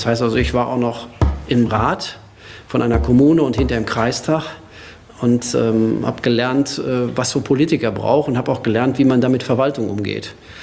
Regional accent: North Rhine-Westphalia, Germany; Im Sauerland, in meiner Heimatstadt, da gibt es Netzwerk.

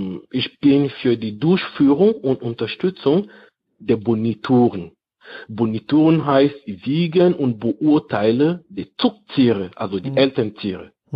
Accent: Cameroon; in Kamerun, in meinem Dorf, da wo ich herkomme.

